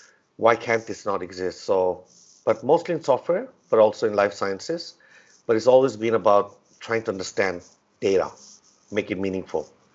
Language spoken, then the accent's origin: English; Norway; also born or lived in Pakistan / California / Switzerland / London; now in New York, United States; I was born in Pakistan, but when I was very, very young, I moved to Norway with my family. And lived there for most of my life until I went to school in California and lived in Switzerland, London, Boston, and now living in New York.